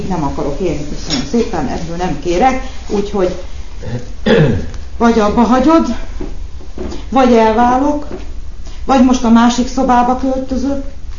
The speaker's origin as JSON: {"language": "Hungarian", "town": "Érd", "region": "Pest", "country": "Hungary", "said": "Érdről jöttünk"}